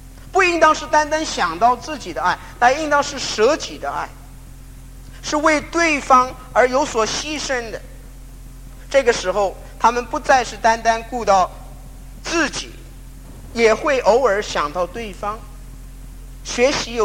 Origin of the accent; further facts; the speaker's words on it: China; 我们中国人说五伦，这个五伦呢，最先的第一轮按照圣经的前后次序就是夫妇。